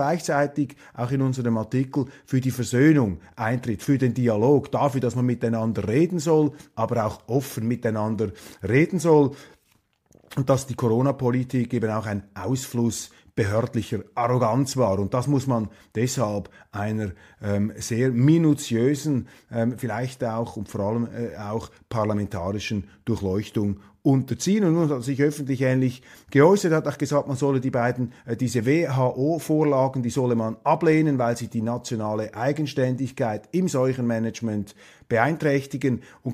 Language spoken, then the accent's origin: German; Switzerland; Ich weiß nicht, ob wir Schweizer befugt sind